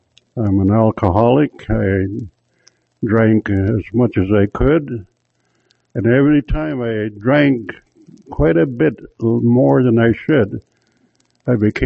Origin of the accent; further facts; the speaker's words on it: Cold Lake, Alberta, Canada; I'm from Cold Lake, Alberta. I'm a Dene Songkhina. That's what I am, tribally.